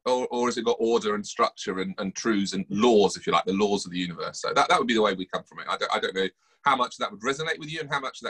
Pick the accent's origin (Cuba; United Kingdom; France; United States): United Kingdom; because we're British, because us British tend to be a little bit polite